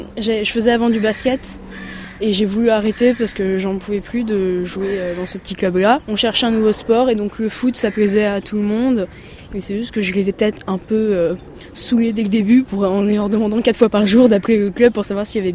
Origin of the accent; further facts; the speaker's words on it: Brittany, France; je suis bretonne, donc ça nous fait un point commun.